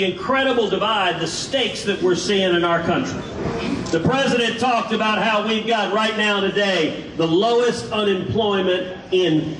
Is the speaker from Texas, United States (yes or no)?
yes; Texas, United States; from my home state of Texas